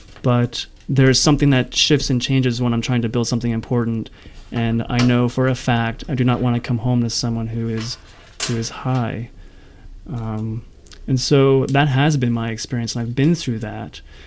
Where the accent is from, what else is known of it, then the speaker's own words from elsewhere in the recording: Easton, Pennsylvania, United States; also born or lived in Phillipsburg; So I was born and raised right here in the Easton Phillipsburg area.